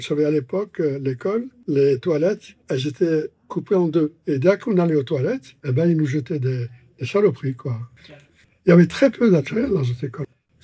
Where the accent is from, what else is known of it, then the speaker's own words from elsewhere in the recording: M'Sila, M'Sila Province, Algeria; Je suis originaire de Msila, dans la région de Sétif, et j'ai 86 ans.